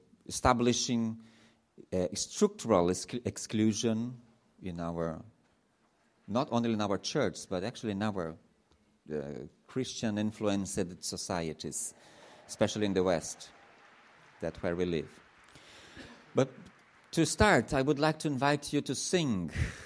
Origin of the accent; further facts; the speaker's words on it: Brazil; English is a second language; I am from Brazil, Latin America.